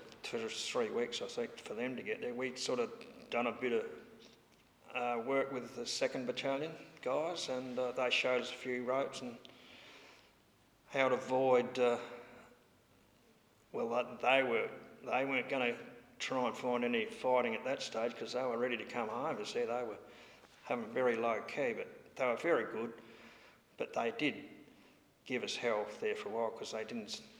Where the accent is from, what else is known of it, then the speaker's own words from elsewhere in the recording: Coulter, South Australia, Australia; also born or lived in Port Lincoln / Mount Drummond; I was born in Port Lincoln. I lived at a little town called Coulter for 10 years. That was my grandmother's place. Then we moved up to our family farm at a place called Mount Drummond in 1961.